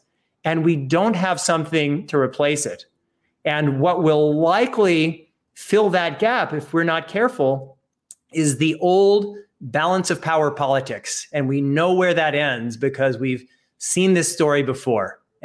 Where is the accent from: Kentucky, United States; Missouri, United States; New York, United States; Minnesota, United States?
Missouri, United States; Kansas City; I come originally from Kansas City, the hometown of President Harry Truman.